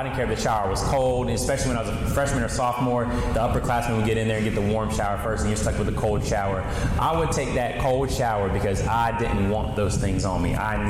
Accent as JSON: {"language": "English", "region": "Virginia", "country": "United States", "said": "I know, I think down here, wrestling isn't as popular as a sport as it is where I'm from. I'm from Virginia."}